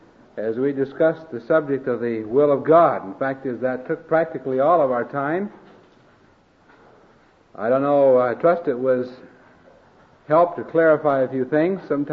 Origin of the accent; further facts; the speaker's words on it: Iowa, United States; I grew up out in Iowa, the corn state. You can probably tell I'm corn-fed. Grew up on a farm out there.